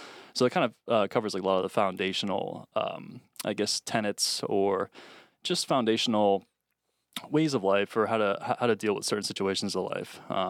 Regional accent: United States; I'm from America, so a lot of these things I've come to know or whatever

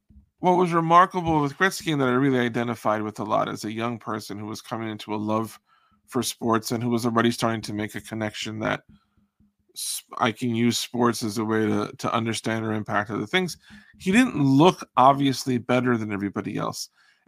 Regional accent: Uniondale, New York, United States; Like, I grew up in Uniondale on Long Island, which is the home of the Islanders.

